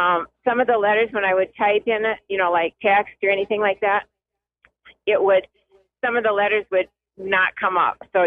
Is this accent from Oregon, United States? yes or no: yes; Oregon, United States; Hey, I'm a trekker, and I'm from Oregon, but I'm trekking in Wyoming right now.